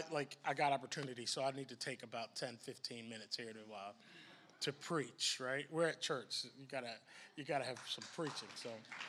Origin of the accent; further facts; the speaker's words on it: Philadelphia, Pennsylvania, United States; I grew up in Philadelphia, and West Philadelphia, you know. That line is always good, right? Just thank you … you know. I grew up in a Black Baptist church.